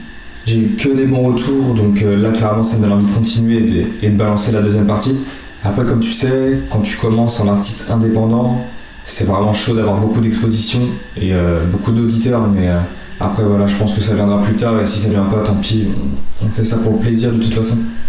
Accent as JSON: {"language": "French", "country": "Morocco", "said": "Je l'ai composé pour mon pays d'origine, le Maroc."}